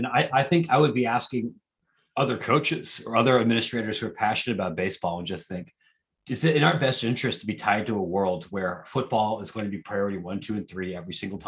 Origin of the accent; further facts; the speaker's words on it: Columbus, Ohio, United States; now in Chicago, United States; I live in Chicago. I'm from Columbus.